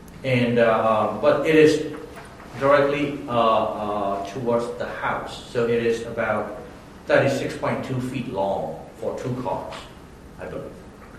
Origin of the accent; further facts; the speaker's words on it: Myanmar; English is a second language; I'm originally from Burma, Myanmar, which is called Myanmar also right now.